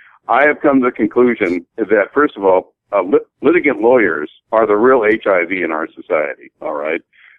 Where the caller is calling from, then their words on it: California, United States; And I'm speaking from California here.